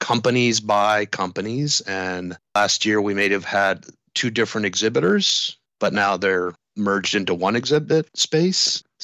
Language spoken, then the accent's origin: English; Canada; No, but not what they called it ISS because it was Canada, US, which I'm Canadian.